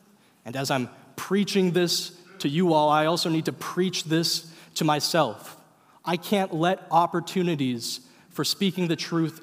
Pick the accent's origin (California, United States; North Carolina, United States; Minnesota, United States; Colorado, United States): Minnesota, United States; St. Cloud; And growing up in St. Cloud, Minnesota, that store was Eckroth Music.